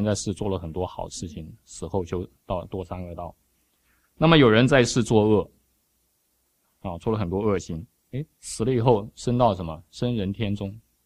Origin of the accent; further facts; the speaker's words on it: China; 这是我们中国人一种观念